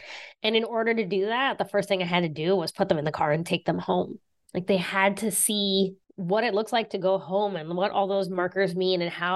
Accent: West Virginia, United States; Yeah, I'm from West Virginia. I grew up in West Virginia.

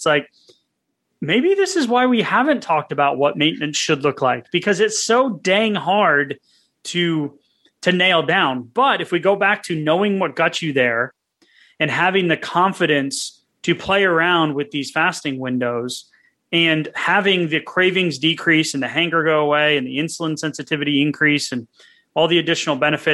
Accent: Rhode Island, United States; also born or lived in Massachusetts; born and raised in Massachusetts, raised in Rhode Island. No, not Long Island, the tiny little state near Connecticut and Massachusetts

